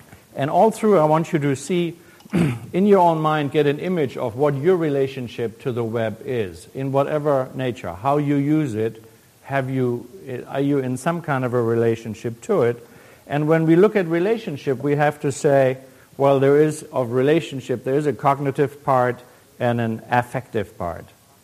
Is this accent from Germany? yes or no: yes; Germany; as a young boy, I was born in Germany. I sat in a German town and had to run to the air raid shelter for 2 years in a row.